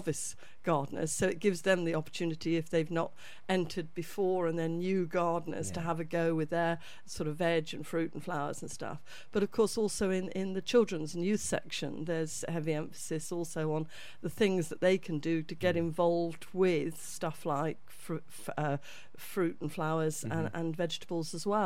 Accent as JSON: {"language": "English", "town": "Taunton", "region": "South West England", "country": "United Kingdom", "tie": "born or raised there", "said": "I grew up in Taunton"}